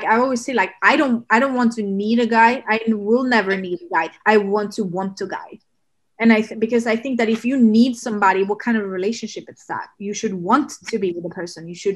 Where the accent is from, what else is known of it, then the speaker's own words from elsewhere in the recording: Sweden; English is a second language; I come from Sweden